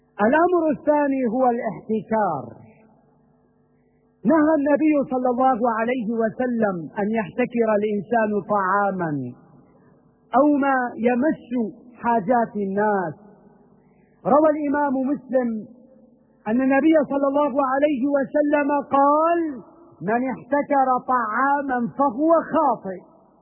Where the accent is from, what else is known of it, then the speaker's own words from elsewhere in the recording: Syria; إنه يليق بنا كسوريين، وهكذا نحن السوريين